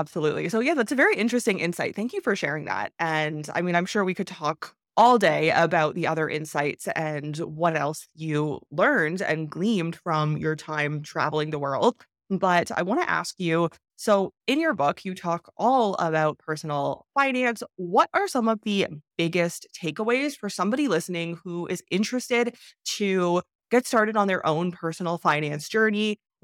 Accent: Canada; I find in growing up in Canada, at least, that what you mentioned in the Caribbean of how there's always some hesitation or don't do it

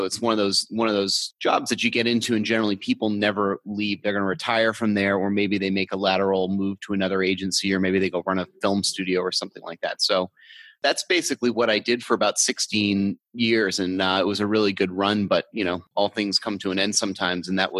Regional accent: East Coast, United States; also born or lived in Los Angeles; now in Phoenix, United States; So I grew up on the East Coast. I was in Los Angeles for about 20 years. I'm currently in Phoenix, Arizona

